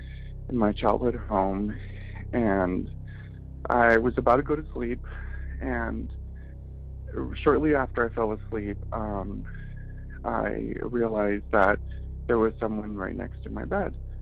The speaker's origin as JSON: {"language": "English", "town": "Los Angeles", "region": "California", "country": "United States", "said": "I'm from Los Angeles."}